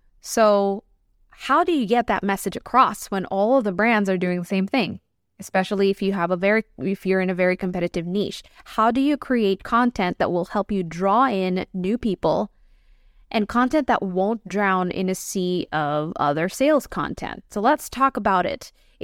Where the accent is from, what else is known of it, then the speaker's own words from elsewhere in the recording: Philippines; English is a second language; growing up in the Philippines, I just, my tropical self cannot deal well with this cold.